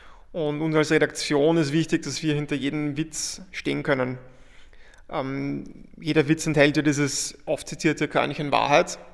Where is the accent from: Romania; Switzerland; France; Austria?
Austria; Vienna; jetzt auch als Wiener, denke ich, so einen Wiener Schmäh